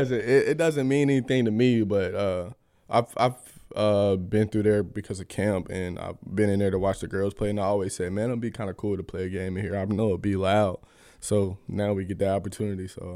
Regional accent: Atlanta, Georgia, United States; I want to go to that national championship game in my hometown. So that's my goal, is to get back to Atlanta and win a national championship.

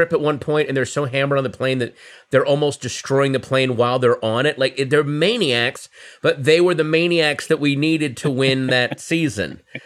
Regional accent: Virginia, United States; I was growing up in Northern Virginia

